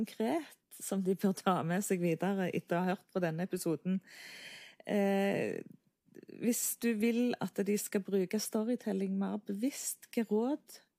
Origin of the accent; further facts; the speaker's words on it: Jæren, Rogaland, Norway; dere hører at jeg er fra Jæren